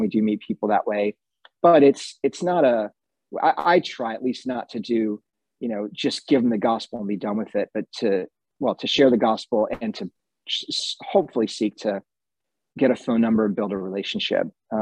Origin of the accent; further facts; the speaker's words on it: United States; now in United Kingdom; especially as an American, but this is probably true for us as Westerners.